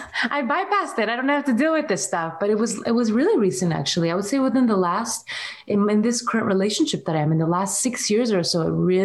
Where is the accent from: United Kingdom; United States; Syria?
Syria; also born or lived in Saudi Arabia; That was something that was very challenging where we were growing up in Syria and in Saudi Arabia.